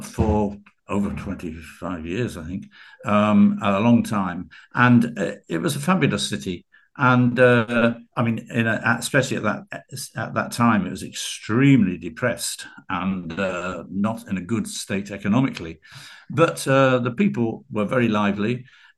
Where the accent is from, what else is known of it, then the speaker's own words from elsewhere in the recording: Portsmouth, South East England, United Kingdom; born there; Well, I was born in Portsmouth in the UK.